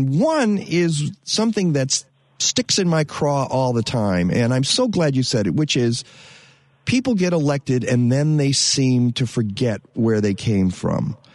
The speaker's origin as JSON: {"language": "English", "town": "Detroit", "region": "Michigan", "country": "United States", "tie": "born or raised there", "said": "when I grew up in the Detroit area, when I was 14, my family had to move because of an interchange being built."}